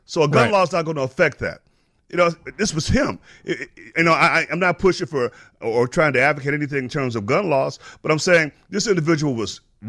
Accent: Washington Heights, New York, United States; grew up right next door to Beverly. I grew up in Washington Heights.

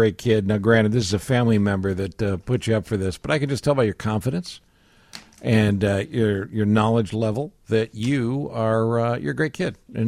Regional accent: New York, United States; And I grew up in New York.

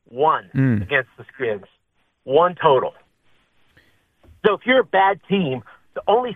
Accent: Dallas, Texas, United States; I'm from Dallas, former Dallas fan.

